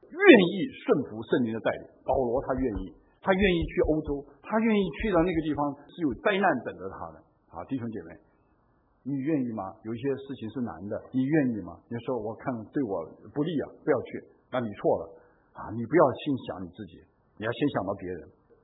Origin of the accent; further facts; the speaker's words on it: China; 我们中国人里面不太多，我们中国有很多头挺大的啊